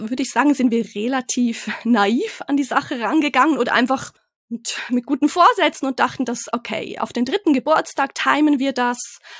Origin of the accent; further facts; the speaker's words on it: Switzerland; born there; ich bin gebürtige Schweizerin, aber zuerst ganz frisch wieder mit meiner Familie zurück in die Schweiz gekehrt, nach längerer Zeit im Ausland.